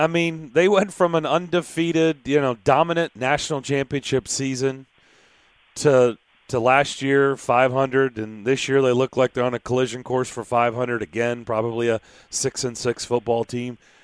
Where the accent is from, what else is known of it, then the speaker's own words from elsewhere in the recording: Lexington, Kentucky, United States; just because I grew up in Lexington and I've seen a lot of Kentucky football over the years, even though I've been here almost 25 years.